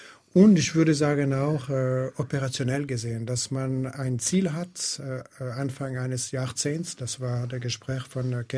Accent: Switzerland; German is a second language; Aber ich glaubte, dass als Schweizer es war unmöglich.

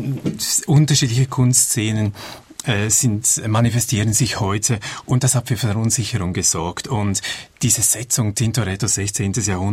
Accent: Switzerland; weil als Schweizer ist man natürlich einfach vertraut.

